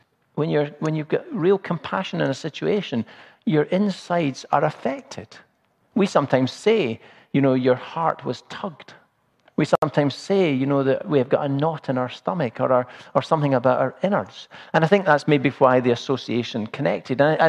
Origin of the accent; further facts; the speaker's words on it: Glasgow, Scotland, United Kingdom; I'm from Glasgow. I'm a city boy.